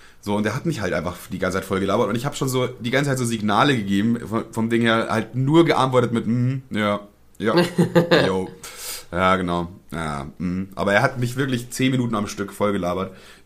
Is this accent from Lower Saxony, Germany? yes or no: no; Bavaria, Germany; als Bayer